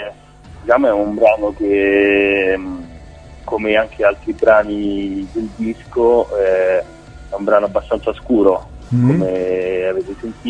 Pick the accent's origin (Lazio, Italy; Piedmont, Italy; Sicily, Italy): Lazio, Italy; Rome; E siamo di Roma e siamo attivi dal 2012 più o meno